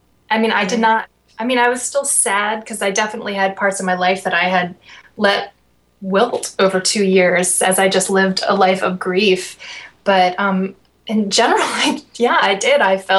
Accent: Maryland, United States; moved away as an adult; now in Seattle, United States; got in my car and drove to Seattle. I was from Maryland, and I was going to become an artist.

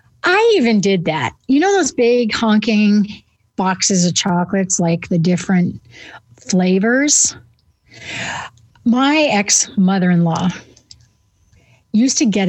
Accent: New England, United States; called it supper back then, because I'm from New England. Supper ends with an A-H, you know.

